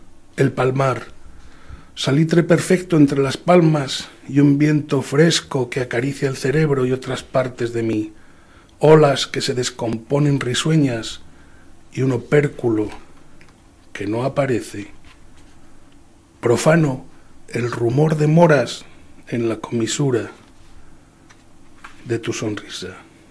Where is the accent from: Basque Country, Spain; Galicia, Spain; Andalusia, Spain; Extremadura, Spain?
Extremadura, Spain; Que vengo de Extremadura, que somos una comunidad paupérrima.